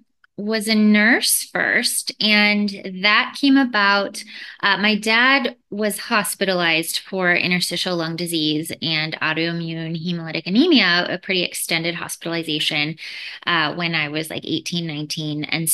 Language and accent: English; California, United States; now in Seattle, United States; I'm from California originally, and I moved up to Seattle for grad school.